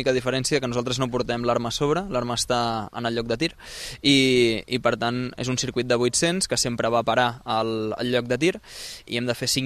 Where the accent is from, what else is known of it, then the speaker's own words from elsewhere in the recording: Santa Coloma de Cervelló, Catalonia, Spain; De fet, nosaltres som de Santa Coloma de Cervelló.